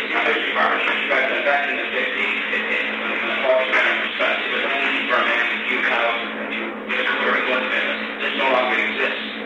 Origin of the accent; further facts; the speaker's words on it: Iowa, United States; I'm from Iowa.